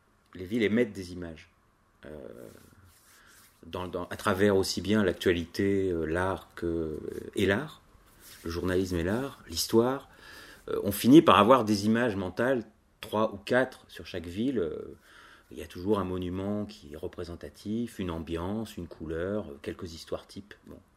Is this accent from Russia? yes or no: no; France; Et comme nous, on est français, on fait des tours petites